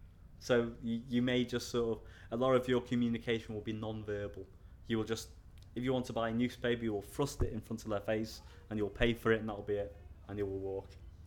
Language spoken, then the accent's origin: English; Wales, United Kingdom; accent: Scouse; So yes, I am originally from North Wales, but I sound like I'm a Scouser from Liverpool.